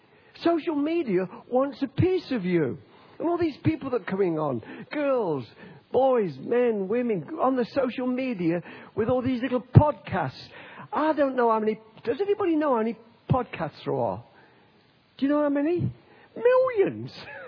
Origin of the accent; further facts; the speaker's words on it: Nottingham, East Midlands, United Kingdom; And I come from Nottingham, and was in Nottingham